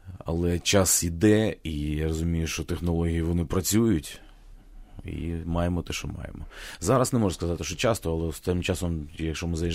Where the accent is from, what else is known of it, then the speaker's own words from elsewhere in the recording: Kharkiv, Kharkiv Oblast, Ukraine; а ми ж харків'яни, ми ж вперті, ми ж з Салтавки.